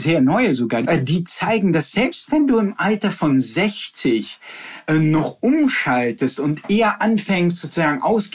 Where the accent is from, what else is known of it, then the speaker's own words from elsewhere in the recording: Rhineland-Palatinate, Germany; born there; Ich meine, ich komme ja auch aus einer langen Weintradition. Ich bin in der Pfalz geboren, war immer auf den Weinfesten.